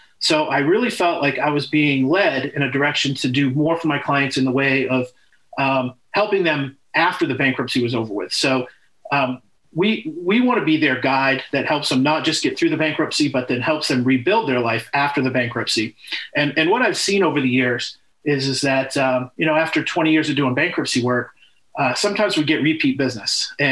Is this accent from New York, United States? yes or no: no; Maine, United States; I'm from Maine originally. So I had to go back up north and take care of some business, and things.